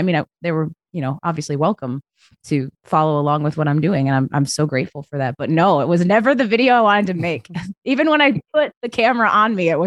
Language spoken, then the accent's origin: English; Grand Rapids, Michigan, United States; So there is a band in my hometown of Grand Rapids called